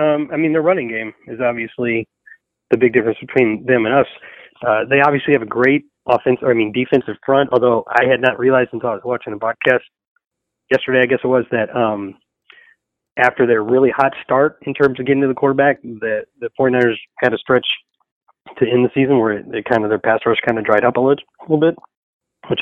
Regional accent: St. Louis, Missouri, United States; And I grew up in Missouri on the other side of the state in St. Louis. So it was close to home too.

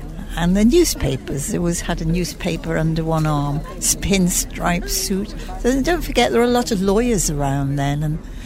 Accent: North West England, United Kingdom; Yes, it was well, where we lived, it was a quiet area. Nothing much happened. There were a few coffee bars. There was one coffee bar in Bromborough Village.

